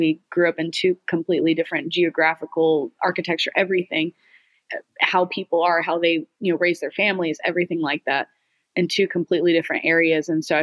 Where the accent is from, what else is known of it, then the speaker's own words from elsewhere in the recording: Atascocita, Texas, United States; we grew up in Atascocita, which is kind of between Humble and Kingwood. It's this suburban area in Houston.